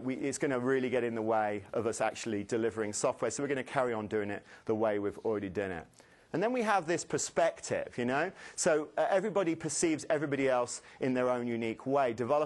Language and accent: English; East Midlands, United Kingdom; This is Foxton Locks, which is just outside my hometown in England.